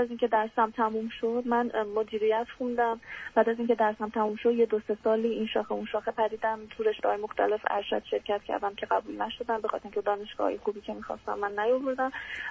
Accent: Iran; از ایران هستم.

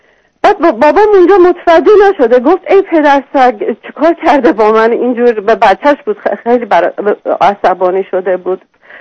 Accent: Iran; moved away as an adult; now in United States; 24 سال پیش که من از ایران در اومدم بیرون، اومدم خارج، بعد اومدم امریکا،

